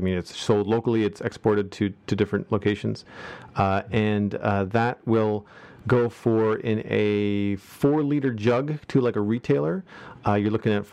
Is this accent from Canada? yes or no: yes; Nova Scotia, Canada; one of the things that I really enjoy about reading the news on Twitter about my hometown is that I get positive news. I get the news about the fire in Spryfield